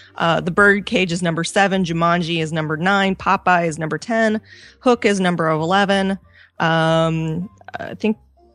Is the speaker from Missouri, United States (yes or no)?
yes; Missouri, United States; In Missouri.